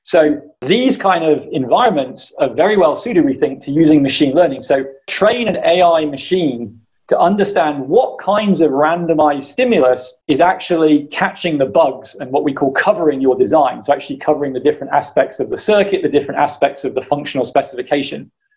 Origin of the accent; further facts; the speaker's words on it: United Kingdom; now in United States; So, been out here for 15 years or so now. I mean, I'm from the United Kingdom, I'm from Great Britain originally